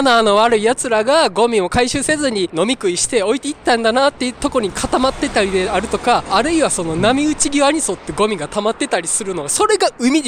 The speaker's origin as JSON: {"language": "Japanese", "region": "Hyogo", "country": "Japan", "said": "淡路島出身なんですけど、はい、まあ、淡路島は瀬戸内海最大の島なわけなんですけどね、"}